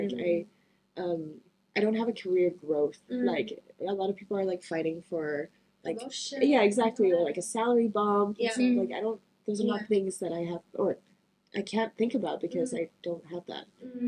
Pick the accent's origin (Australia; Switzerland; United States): Switzerland; So growing up in Switzerland, mm-hmm. I spent a lot of time in nature.